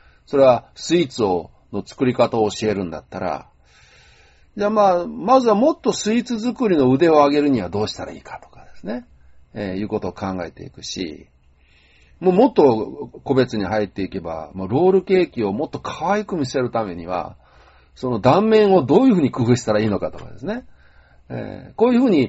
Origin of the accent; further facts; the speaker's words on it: Toyonaka, Osaka, Japan; 大阪府、豊中市、まあね、曽根西町、まあ、これ私の実家の住所ですけど